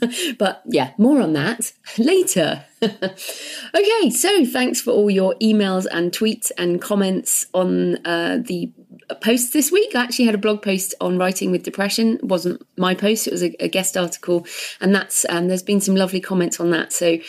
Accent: United Kingdom; now in Spain; moved there in the 90s. And with the whole Brexit thing, I'm like, maybe I should have moved. But no, I'm very British, but I do love Spain.

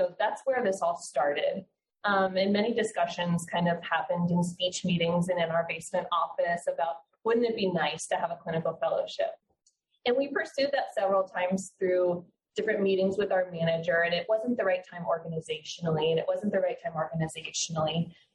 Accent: Fort Lauderdale, Florida, United States; now in Tampa, United States; I'm also a native Floridian. I'm from Fort Lauderdale area, actually. And I moved up to Tampa for this fellowship position.

